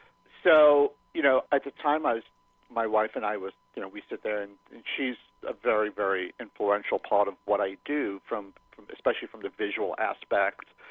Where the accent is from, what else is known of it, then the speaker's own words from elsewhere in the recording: Nigeria; also born or lived in England / Detroit; now in New Orleans, United States; I was born and raised in West Africa, in Nigeria. Then I lived in England and basically traveled all over Europe. Then I moved to the States, to Detroit.